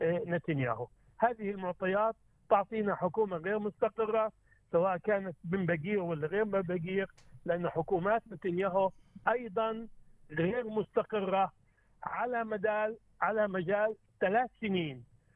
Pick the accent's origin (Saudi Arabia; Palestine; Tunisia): Palestine; لذلك دويلة إسرائيل هي دويلة بكل ما تعني هذه الكلمة، وليست دولة، ليس كوني فلسطيني، وإنما لا يوجد استقرار سياسي